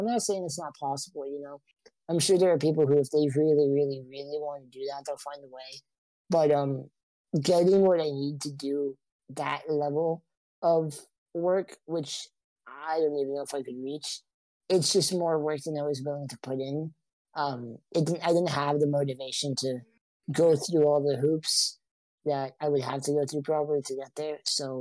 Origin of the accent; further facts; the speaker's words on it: Texas, United States; also born or lived in Boston, Massachusetts / Norway / England / Puerto Rico; Yeah, I was raised in Texas, I was raised in Norway, England, and Puerto Rico, so.